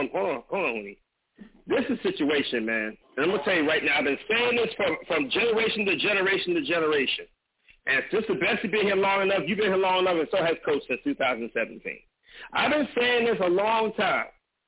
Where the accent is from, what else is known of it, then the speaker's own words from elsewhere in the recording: Los Angeles, California, United States; has been murdered back in my hometown of Los Angeles